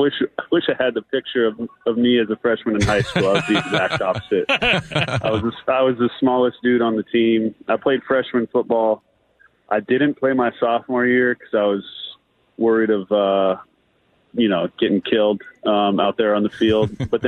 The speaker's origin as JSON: {"language": "English", "town": "Seattle", "region": "Washington", "country": "United States", "tie": "born or raised there", "said": "Yeah, born and raised in Seattle, so it's a childhood dream come true."}